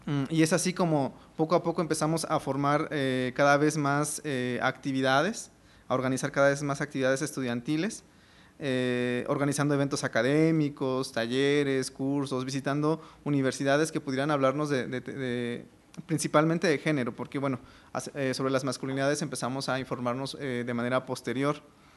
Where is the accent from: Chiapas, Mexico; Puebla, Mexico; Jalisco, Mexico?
Puebla, Mexico; Cuetzalan; yo soy de Cuetzalan y mi primer acercamiento con las masculinidades también ha sido a través del feminismo